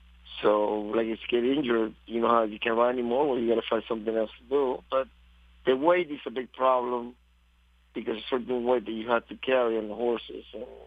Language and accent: English; Panama; now in United States; I went to the jockey school for a year in Panama